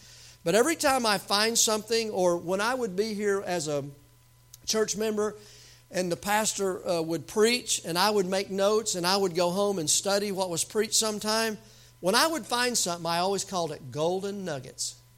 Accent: the South, United States; accent: southern; Motto, in my southern accent, I'd say motto.

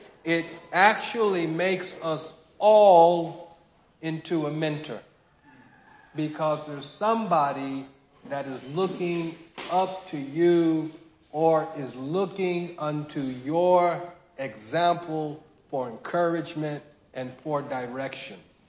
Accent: United States; I'm from America, but that's not as to what's important.

